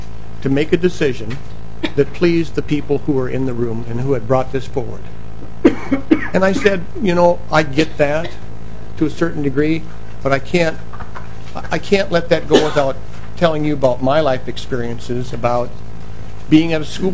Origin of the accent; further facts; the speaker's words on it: Fargo, North Dakota, United States; Representative Johnson, we grew up in Fargo.